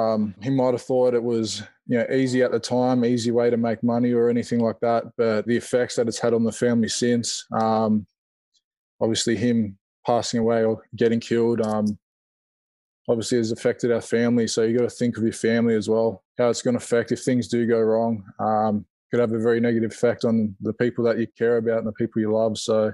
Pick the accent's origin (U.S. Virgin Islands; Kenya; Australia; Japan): Australia; Sydney, New South Wales; I was born and bred in Sydney. So I was born St. George Hospital. So and I grew up in that area around where, yeah, St. George Dragons play.